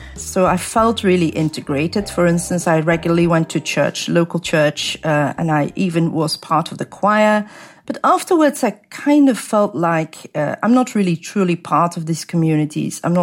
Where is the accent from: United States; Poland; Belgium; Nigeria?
Belgium; now in United Kingdom; Originally, I'm from Belgium. I grew up in Belgium. I moved to the UK first in 2011.